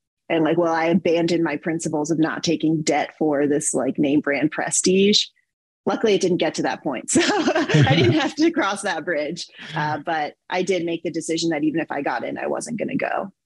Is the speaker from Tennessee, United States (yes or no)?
yes; Memphis, Tennessee, United States; born or raised there